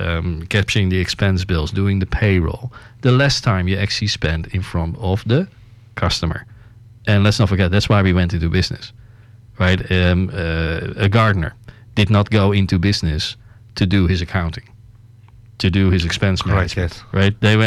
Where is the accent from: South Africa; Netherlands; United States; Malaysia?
Netherlands; I told you I was from the Netherlands, and I told you how we think about money.